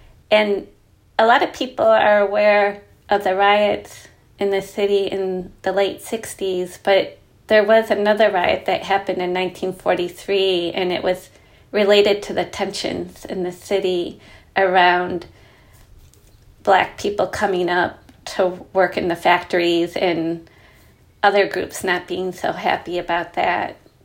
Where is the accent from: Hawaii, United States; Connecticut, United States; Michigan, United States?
Michigan, United States; Detroit; I'm excited to write about Detroit, you know, being my hometown.